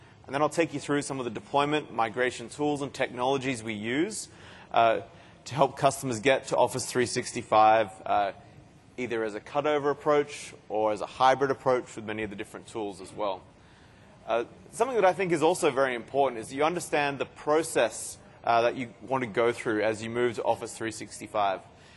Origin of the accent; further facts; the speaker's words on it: Australia; accent: Australian; moved away as an adult; also born or lived in Seattle; now in United States; You can probably tell by my accent, I'm an Australian. I'm living in Seattle, now in Europe, you know, so I'm very time zone confused, if you like.